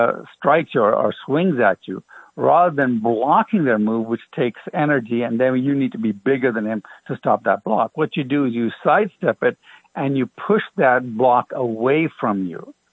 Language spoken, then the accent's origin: English; Sudan; also born or lived in Ghana / Ethiopia / Jamaica; I was born in Africa. I was born in Ghana, and I grew up in Sudan and Ethiopia and Jamaica, right? So I'm African by birth. I'm ethnically Indian. My parents are Indian, right? So I'm ethnically Indian, but I'm African by birth, African by culture, grew up there.